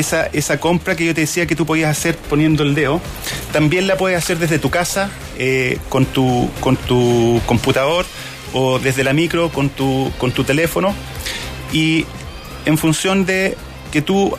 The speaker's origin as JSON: {"language": "Spanish", "country": "Chile", "said": "El cliente y la sociedad en UK o en Polonia es distinto a como somos los chilenos."}